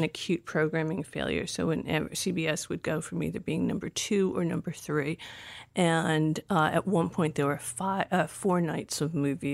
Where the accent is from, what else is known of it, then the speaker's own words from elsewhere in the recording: Providence, Rhode Island, United States; And not that I didn't drive growing up in Providence, but what I always loved about New York is that you could just go out anywhere.